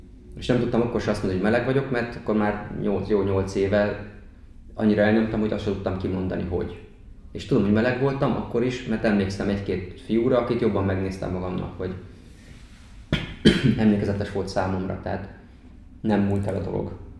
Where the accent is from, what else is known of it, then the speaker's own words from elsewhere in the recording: Győr, Győr-Moson-Sopron, Hungary; Tudni kell, hogy Győrben nőttem fel, és onnan mentem Miskolcra tovább tanulni